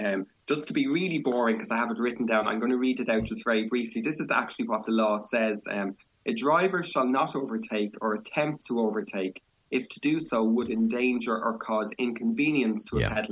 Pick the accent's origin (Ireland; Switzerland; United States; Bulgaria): Ireland; Dublin, Leinster; also born or lived in Cork; now in Waterford, Ireland; I'm from Dublin, but I'm based in Waterford, but lived in Cork for a good while, so a bit all over the place.